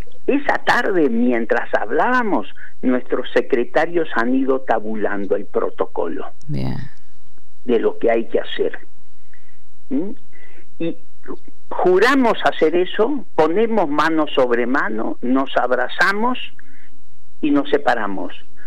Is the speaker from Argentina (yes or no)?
yes; Mendoza, Argentina; Todos los años, como buen mendocino, voy a Chile.